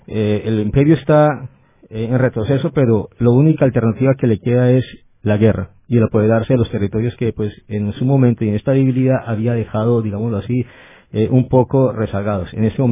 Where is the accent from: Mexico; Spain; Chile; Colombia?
Colombia; y para nosotros como colombianos sabemos que cuando llega un gobierno demócrata